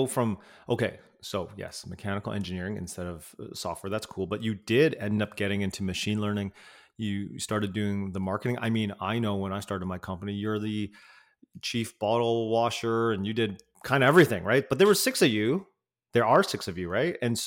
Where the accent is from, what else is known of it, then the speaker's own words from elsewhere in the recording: Vancouver, British Columbia, Canada; because you were asking me like, oh, where are you from? Like Vancouver.